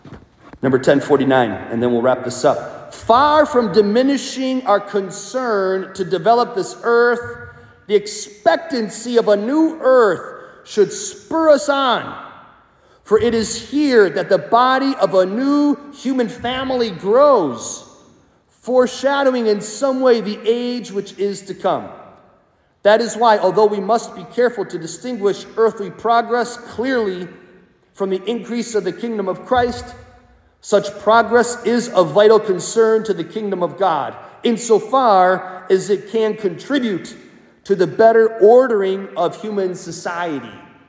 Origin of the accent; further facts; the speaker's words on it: Wisconsin, United States; The Lambeau Field in heaven, because I'm from Wisconsin, right?